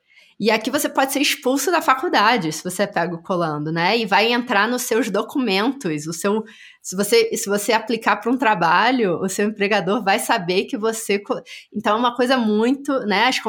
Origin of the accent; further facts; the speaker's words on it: Rio de Janeiro, Brazil; moved away as an adult; crescendo no Rio de Janeiro, morei no Rio até os 18 anos